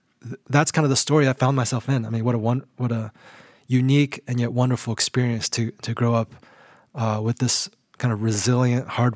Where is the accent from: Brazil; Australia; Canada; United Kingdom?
Brazil; now in United States; You know, I had a lot of fun growing up in Brazil.